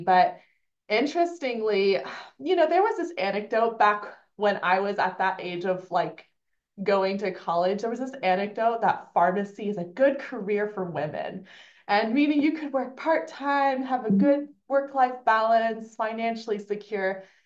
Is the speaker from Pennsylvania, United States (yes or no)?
no; Austin, Texas, United States; So I grew up in Austin, Texas.